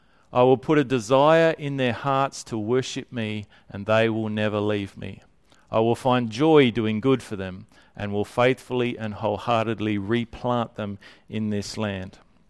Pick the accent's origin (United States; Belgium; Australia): Australia; Whyalla, South Australia; we're people from Whyalla